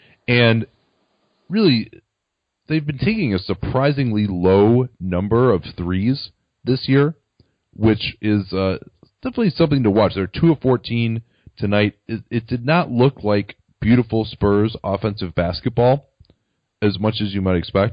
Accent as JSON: {"language": "English", "town": "Chicago", "region": "Illinois", "country": "United States", "tie": "born or raised there", "said": "I was actually my first time ever covering a game in my hometown, the United Center, which I was really fired up for."}